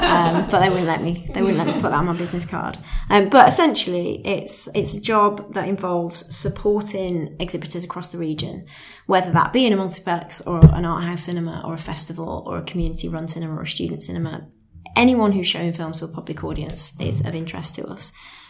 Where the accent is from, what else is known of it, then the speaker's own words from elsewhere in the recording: Birmingham, West Midlands, United Kingdom; I'm from Birmingham, so I'm very proud to be from Birmingham and love the city and the region.